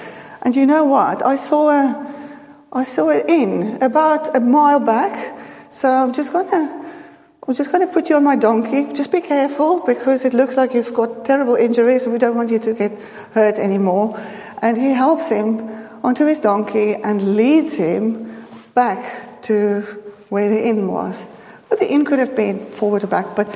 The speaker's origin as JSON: {"language": "English", "country": "South Africa", "said": "I'm from South Africa."}